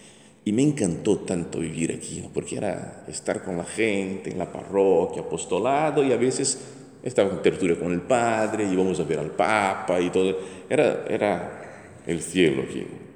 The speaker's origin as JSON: {"language": "Spanish", "country": "Brazil", "second_language": "Spanish", "said": "Soy de Brasil, brasileño"}